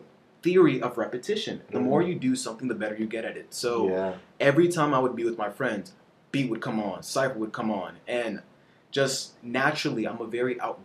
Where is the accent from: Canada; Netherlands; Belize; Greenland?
Belize; now in United States; So I grew up in Belize, and they didn't really freestyle too much over there in like my home country.